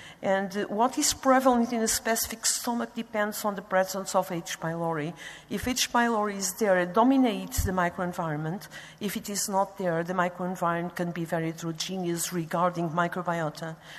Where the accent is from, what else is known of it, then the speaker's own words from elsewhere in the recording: Porto, Porto District, Portugal; I'm coming from Porto, Portugal.